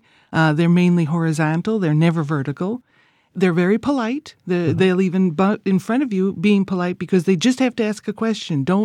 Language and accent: English; Naples, Campania, Italy; Well, I come from Naples.